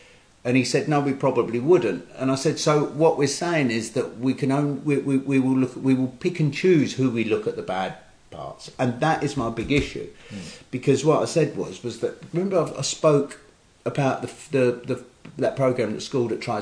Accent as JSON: {"language": "English", "country": "United Kingdom", "said": "And every time there is something that we could be proud of as a Brit, it's frowned upon."}